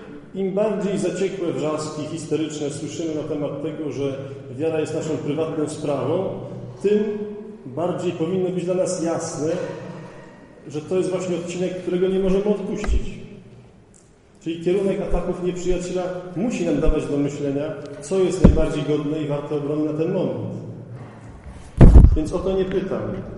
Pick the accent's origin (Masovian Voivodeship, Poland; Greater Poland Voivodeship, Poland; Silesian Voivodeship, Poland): Silesian Voivodeship, Poland; Częstochowa; born there; ja urodziłem się w Częstochowie, całkiem niedawno, a urodziłem się też całkiem niedawno, bo w 81 roku